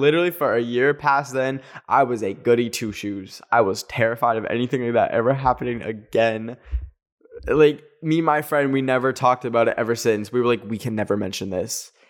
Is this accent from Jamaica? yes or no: no; Canada; I'm from Canada. I don't know any Japanese.